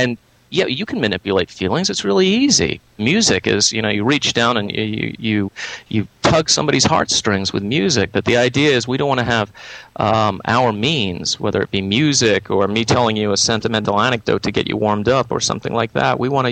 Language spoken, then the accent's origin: English; United Kingdom; because I'm originally from Britain.